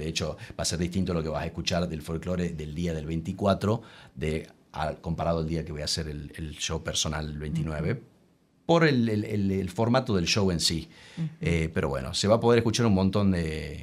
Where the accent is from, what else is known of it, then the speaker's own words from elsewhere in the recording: Salta, Argentina; Yo soy de Salta, del norte de Argentina, que uh-huh, tiene mucho folclore, que tiene las mejores empanadas de Argentina.